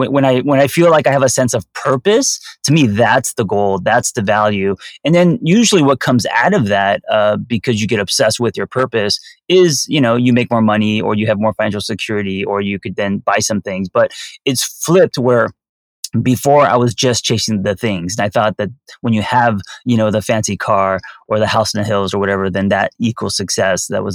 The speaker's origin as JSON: {"language": "English", "town": "Los Angeles", "region": "California", "country": "United States", "tie": "born or raised there", "said": "I don't want to blame it on me growing up in Los Angeles, but I'm definitely a lot more materialistic than Noel."}